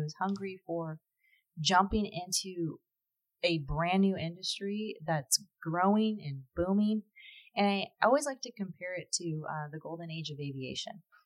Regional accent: California, United States; growing up near Vandenberg.

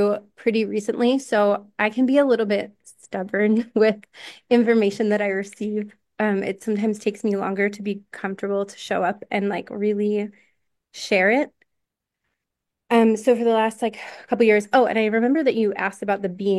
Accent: Philadelphia, Pennsylvania, United States; when I was living in my hometown in Philadelphia.

